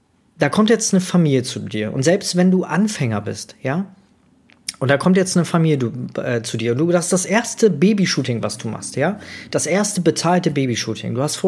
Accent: Magdeburg, Saxony-Anhalt, Germany; born there; aber ich wurde in Magdeburg geboren und das war damals noch in der DDR, ne? Also der östliche Teil von Deutschland

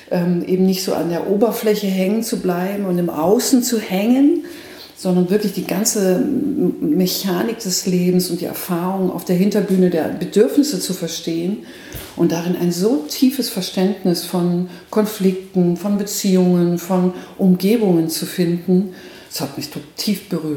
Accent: Nuremberg, Bavaria, Germany; moved away as an adult; now in Bielefeld, Germany; Ursprünglich komme ich aus dem Frankenland. Also ich könnte jetzt sozusagen an der Christkindl-Wahl könnte ich jetzt teilnehmen. Es dürfen nämlich nur gebürtige Nürnbergerinnen. Mhm. Bin aber weggegangen, weil ich wegen dem Studium und lebe jetzt in Bielefeld

